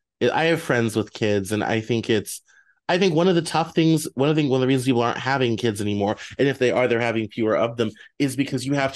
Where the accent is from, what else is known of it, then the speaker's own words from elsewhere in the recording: Denver, Colorado, United States; because I grew up in Denver. I would shovel people's driveways for money.